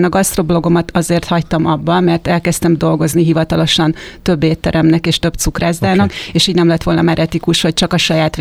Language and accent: Hungarian; Keszthely, Zala, Hungary; born there; Hát én teljes mértékben balatoni lány vagyok, én Keszthelyen születtem, aztán ahogy sokan az évfolyamomból elmentem kicsit világot látni, majd felnőtt koromra visszaköltöztem Keszthelyre, tehát most 15 éve újra itt élek.